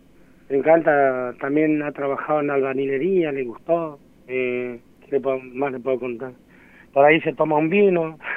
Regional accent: Esquel, Chubut, Argentina; Nosotros somos de Esquel

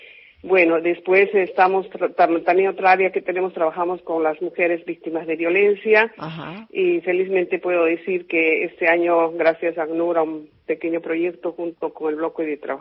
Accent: Bolivia; soy militante de derechos humanos desde Bolivia, soy boliviana, vengo de Bolivia.

